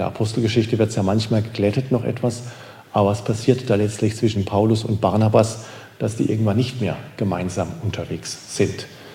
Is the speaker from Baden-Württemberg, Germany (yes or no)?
yes; Oberkirch, Baden-Württemberg, Germany; ich bin in Oberkirch aufgewachsen. Ich bin tatsächlich sprichwörtlich mit dem Blick auf Europa, mit dem Blick nach Frankreich aufgewachsen